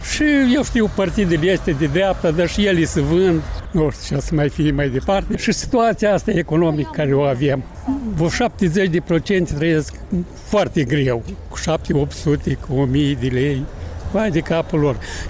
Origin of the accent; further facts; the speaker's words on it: Moldova; așa suntem noi, poporul este moldovnesc care ne numim toată. Suntem români.